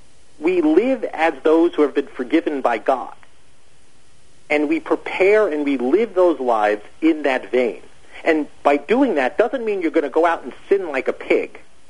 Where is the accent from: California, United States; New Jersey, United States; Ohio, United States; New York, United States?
New Jersey, United States; They've mocked me, but hey, I'm from New Jersey.